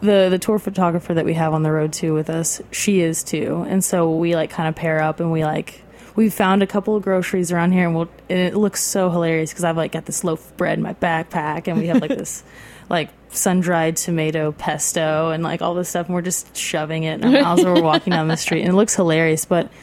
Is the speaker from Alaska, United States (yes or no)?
no; Winfield, Kansas, United States; because I grew up in Winfield, actually, which was about 2.5 hours south of there, and which is a tiny town.